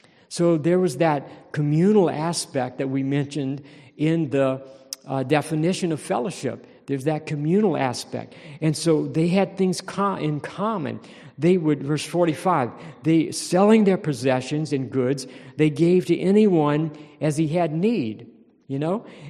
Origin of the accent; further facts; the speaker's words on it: Louisiana, United States; I love food. I'm from South Louisiana. I love food.